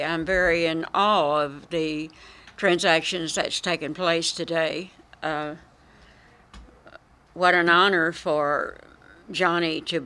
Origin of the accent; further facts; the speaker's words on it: Dias, Arkansas, United States; I grew up at the home in Dias. I was born in the Dias Hospital, for goodness sakes.